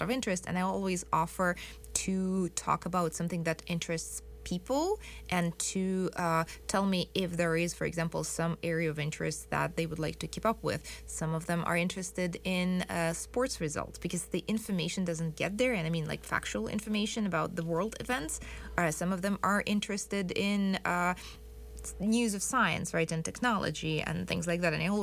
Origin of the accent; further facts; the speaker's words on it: Saint Petersburg, Russia; And I am from St. Petersburg, so it's for me difficult to imagine life without rivers